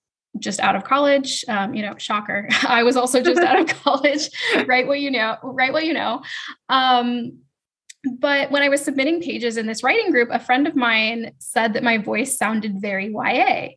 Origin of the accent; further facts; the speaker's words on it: Seattle, Washington, United States; now in Amsterdam, Netherlands; I am originally from Seattle, but I moved to Amsterdam about a year and a half ago.